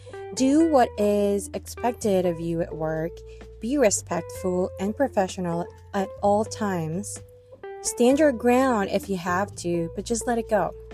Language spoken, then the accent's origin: English; Philippines; English is a second language; So obviously I'm Filipino, so duh, I will have an accent.